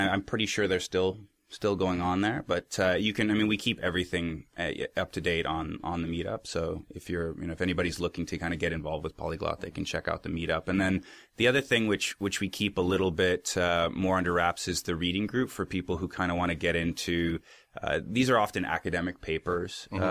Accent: Richmond, British Columbia, Canada; also born or lived in Vancouver; Yeah, I actually grew up in Richmond. Mm-hmm. I was born in Vancouver, but I grew up in Richmond.

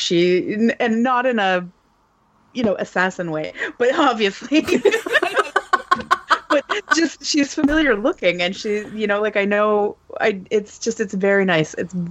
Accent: Canada; Look, I'm Canadian, okay?

